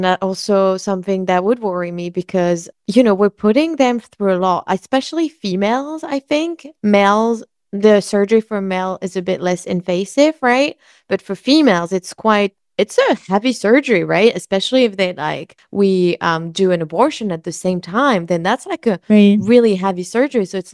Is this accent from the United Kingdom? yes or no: no; France; So I am from France and my parents live in the countryside